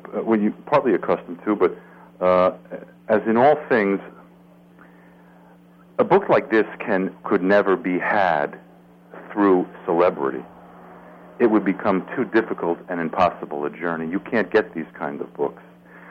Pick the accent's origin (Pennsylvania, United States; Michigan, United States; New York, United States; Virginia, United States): New York, United States; New York City; There's the old joke that I grew up in New York when it was safe to carry a gun.